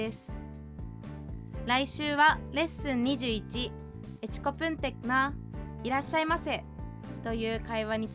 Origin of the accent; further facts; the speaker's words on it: Nibutani, Hokkaido, Japan; 私の地元ニブタニで、ビラトリ町ニブタニで